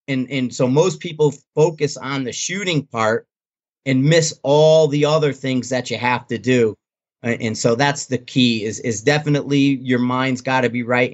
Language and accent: English; Shelton, Connecticut, United States; also born or lived in Bridgeport; Originally I'm from Bridgeport, which is city, you know, but we moved when I was younger to a place called Shelton, Connecticut, which is the dairy farm areas.